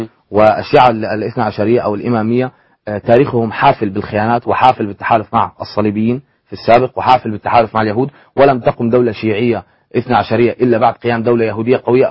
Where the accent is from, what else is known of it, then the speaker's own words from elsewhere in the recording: Syria; فنحن أبناء سوريا وأبناء الإسلام في سوريا